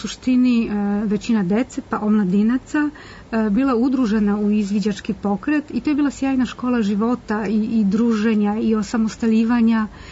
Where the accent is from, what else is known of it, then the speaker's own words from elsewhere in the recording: Poland; Ja sam rodom sa severa Poljske, s obale Baltika